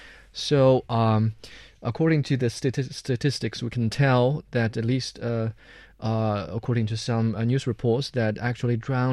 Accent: southern China, China; Because I remember in my hometown, I'm from the southern China, where practically every township is close to a river. And I remember as a kid hearing about in the summer some kids being drowned

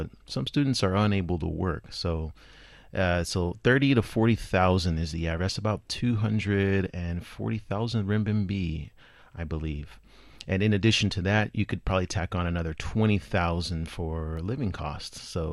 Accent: United States; if I had to pay for all of that up front as an American, a lot of us wouldn't be able to go to school.

